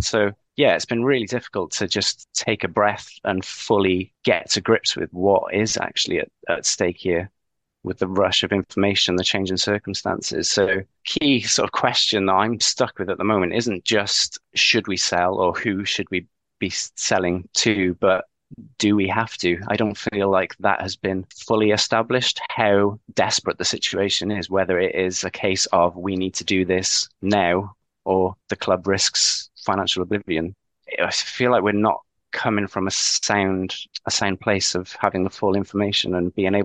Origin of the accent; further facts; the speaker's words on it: Newport, Wales, United Kingdom; growing up in Newport in the sort of early 90s